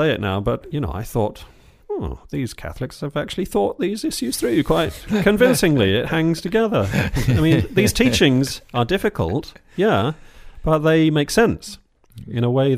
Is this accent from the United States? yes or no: no; England, United Kingdom; It's very much tied in with one's identity as an Englishman to be an Anglican. For 400 years or more, it's been dinned into us within England that true, loyal, patriotic Englishmen are Anglicans.